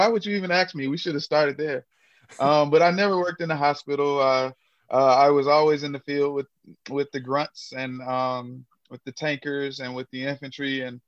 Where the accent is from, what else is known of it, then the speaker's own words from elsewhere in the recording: Memphis, Tennessee, United States; I grew up in Memphis, Tennessee.